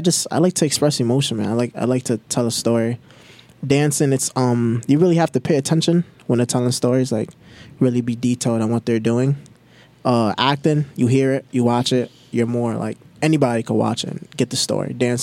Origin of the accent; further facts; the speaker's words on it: Providence, Rhode Island, United States; I'm from Providence, Rhode Island.